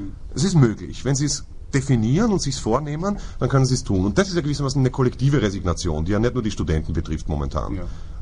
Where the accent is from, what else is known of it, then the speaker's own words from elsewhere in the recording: Austria; auf die ich als Österreicher im Übrigen auch vereidigt bin.